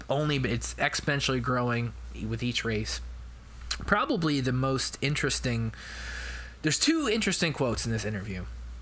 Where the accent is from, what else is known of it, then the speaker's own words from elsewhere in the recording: Albany, New York, United States; I am going to be heading back to my hometown of Albany, New York